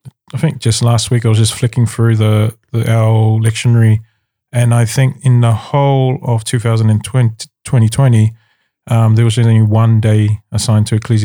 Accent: Australia; born there; Given that I'm a diasporic identity, mm-hmm. Being an Australian-born Samoan.

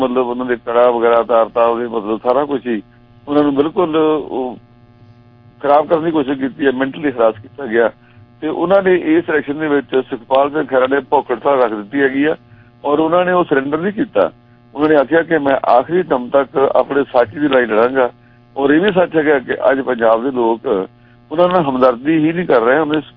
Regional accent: Punjab, India

